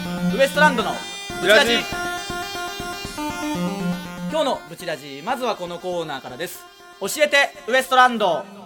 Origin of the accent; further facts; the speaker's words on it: Tsuyama, Okayama, Japan; 僕ら 岡山県出身なんですよって言ったらすげえ喜んでくれて、うん、しかも津山市なんですよ